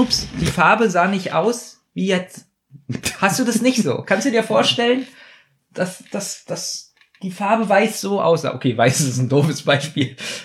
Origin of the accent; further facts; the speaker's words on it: Berlin, Germany; So, ich als Berliner weiß nicht, wie ich zum Bus 100 komme.